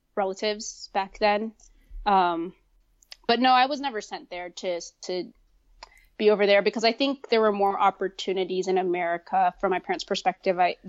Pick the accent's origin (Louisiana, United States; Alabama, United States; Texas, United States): Texas, United States; Dallas; Yep, I'm from Texas